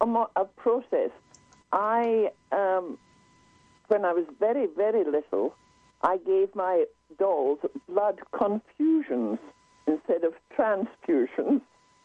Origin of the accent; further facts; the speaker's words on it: Scotland, United Kingdom; also born or lived in England; was a Scottish graduate, I graduated from St Andrews University. Scotland obviously was very much my home country, even though I was working in England most of the time.